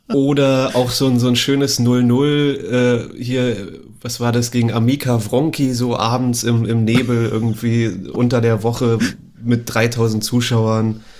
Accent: Berlin, Germany; Ich bin auch gebürtiger Berliner natürlich, aus Zehlendorf ursprünglich, hab in Berlin irgendwie auch gefühlt überall schon gelebt, in Friedrichshain, Charlottenburg, mittlerweile wohne ich in Neukölln.

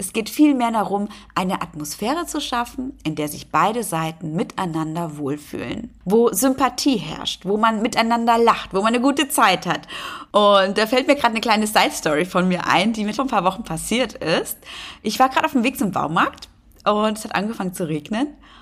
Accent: Hesse, Germany; now in Berlin, Germany; da komme ich doch auch her, aus der Frankfurter Ecke

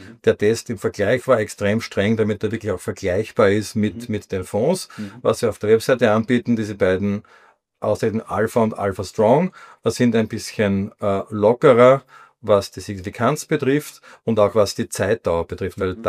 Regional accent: Austria; Darf das sagen als Österreicher, weil den ATX, den kann man leicht schlagen.

